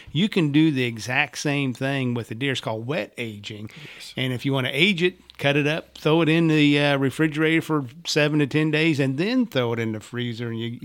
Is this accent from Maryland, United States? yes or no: no; Illinois, United States; I don't know where I grew up in Illinois, you know, I don't know what it is. I think it's a state law in Illinois